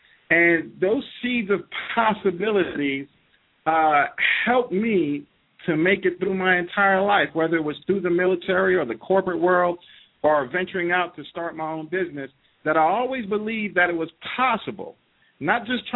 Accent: Bronx, New York, United States; That it didn't matter that I was born in the Bronx, New York. It did not matter that we grew up on the assistance of the federal government, that we ate government cheese.

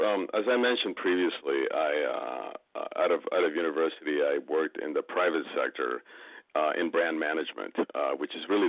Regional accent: Chicago, Illinois, United States; And I came out here from Chicago. That's where I'm from.

